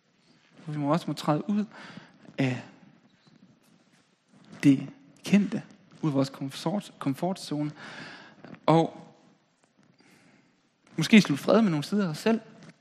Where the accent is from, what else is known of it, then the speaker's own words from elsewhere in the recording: Holstebro, Central Denmark Region, Denmark; Det kunne man godt finde på i Holstebro, hvor jeg kommer fra.